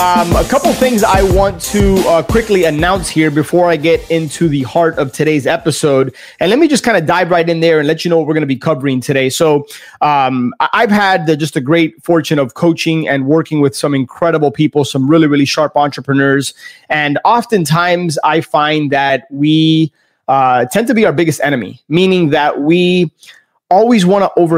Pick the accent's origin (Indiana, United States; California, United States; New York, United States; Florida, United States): Florida, United States; Miami; Being born and raised in Miami, my family and I have always visited and spent some time in the Florida Keys.